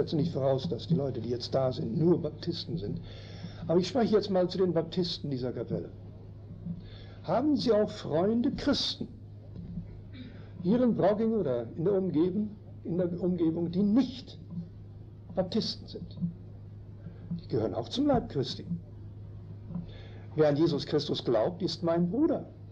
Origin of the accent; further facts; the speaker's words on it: Canada; first language German; Entschuldigen Sie, aber meine Muttersprache ist Deutsch. Ich bin nicht nur Kanadier, sondern meine Muttersprache ist Deutsch.